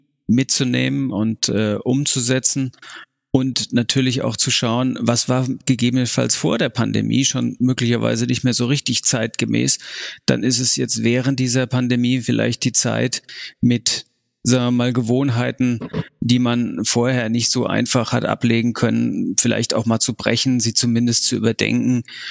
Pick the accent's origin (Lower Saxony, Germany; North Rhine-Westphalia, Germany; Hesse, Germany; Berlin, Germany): Hesse, Germany; Frankfurt; Erstmal komme ich ja ursprünglich aus Frankfurt und bin dann nach Norden, nach Niedersachsen